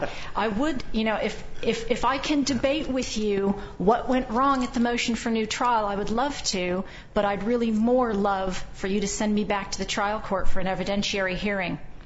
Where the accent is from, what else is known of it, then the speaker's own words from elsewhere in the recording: California, United States; Under state sentencing schemes, I'm from California, you're looking at strikes.